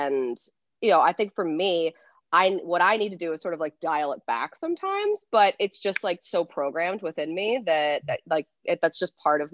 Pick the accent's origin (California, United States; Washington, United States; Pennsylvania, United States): Pennsylvania, United States; Well, shoot, that's Philly. Now, I grew up outside of Philly, like 45 minutes outside, but went to school in Philly, have a house in Philly still.